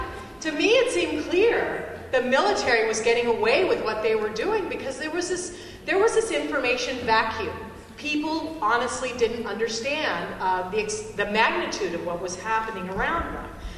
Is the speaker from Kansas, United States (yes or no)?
yes; Kansas, United States; As a child, I grew up mostly in Kansas.